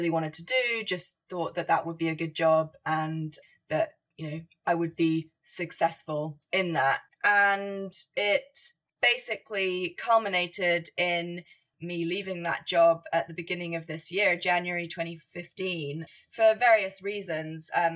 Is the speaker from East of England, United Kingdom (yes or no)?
no; London, United Kingdom; I am from London. I live here in London.